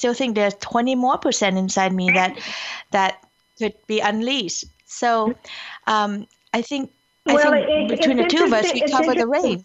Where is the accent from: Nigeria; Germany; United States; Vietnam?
Vietnam; moved away; I was born in Vietnam and I was raised to keep my voice down and only speak when spoken to.